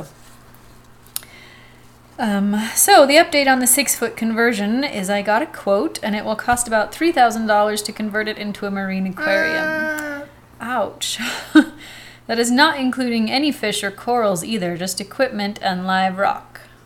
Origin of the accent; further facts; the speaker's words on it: Australia; there is a real lack of deadly creatures in my day-to-day life as an Australian.